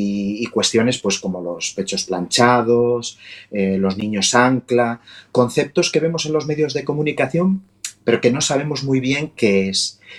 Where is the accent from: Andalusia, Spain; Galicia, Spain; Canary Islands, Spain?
Galicia, Spain; first language Galician; Spanish is a second language; El gallego para mí es mi lengua natal